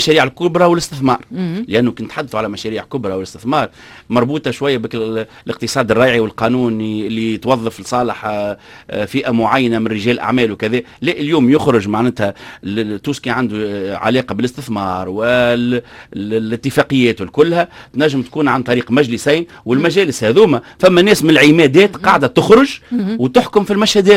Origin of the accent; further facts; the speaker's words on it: Tunisia; موجود من عام 94 عندنا في تونس مجلس الجهات والاقاليم